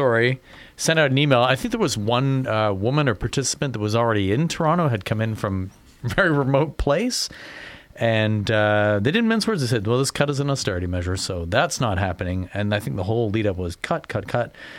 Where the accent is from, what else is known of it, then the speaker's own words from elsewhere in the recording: England, United Kingdom; For a week. I'm English.